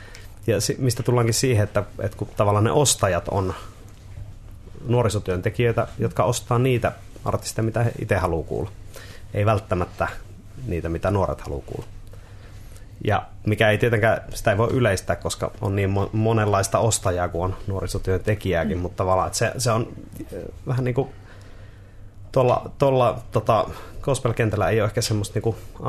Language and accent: Finnish; Kajaani, Kainuu, Finland; kun mä olin nuori ja Kainuussa, Kajaanissa